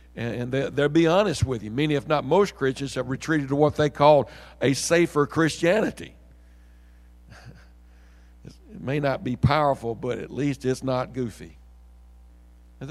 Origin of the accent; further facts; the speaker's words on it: Mississippi, United States; now in Universal City, United States; When I first came to Universal City, I didn't use lofty words and impressive wisdom. I was from Mississippi.